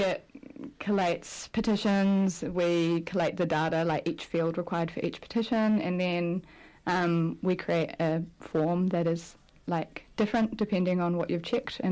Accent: New Zealand; we're from New Zealand, we're just this little island on the bottom of the earth

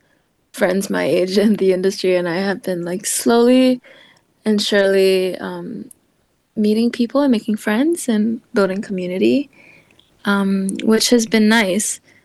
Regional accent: Singapore; now in Melbourne, Australia; I'm a Singaporean singer-songwriter.

